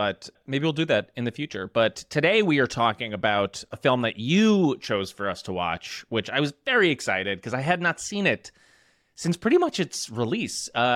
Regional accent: New Jersey, United States; now in New York, United States; Rivka and I are both in New York. I grew up in Jersey.

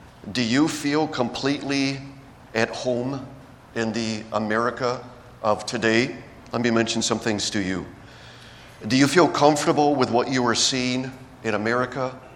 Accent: Towanda, Pennsylvania, United States; also born or lived in Peru; I was born and raised here in Towanda. The church sent us out to be missionaries, workers in Peru. We just completed 37 years in Peru.

